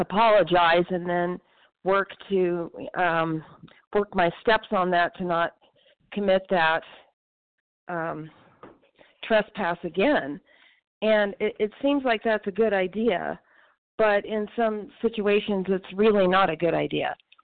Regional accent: Southwest, United States; I'm a compulsive eater, and grateful to be here, grateful for the big book. And I'm from the Southwest. I'm in Mountain Time.

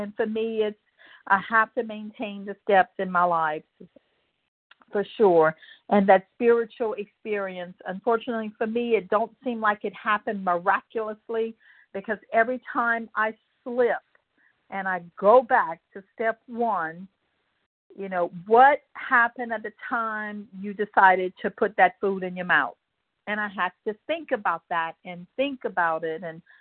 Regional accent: New Orleans, Louisiana, United States; Well, the only way to talk like this is if you're from Louisiana, New Orleans, Louisiana.

